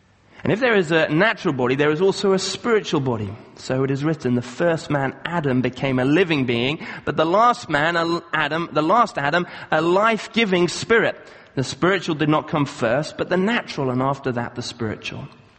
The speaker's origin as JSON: {"language": "English", "country": "Kenya", "tie": "born or raised there", "said": "when I was growing up in Kenya, as I was in my early teens."}